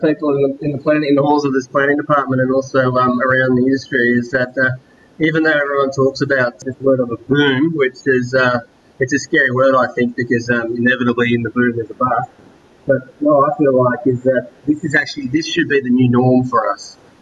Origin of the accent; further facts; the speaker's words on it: New South Wales, Australia; I grew up in the Blue Mountains, which is, about 100 k's west of Sydney, up in the World Heritage National Park up there. Pretty idyllic place to live as a kid and grow up.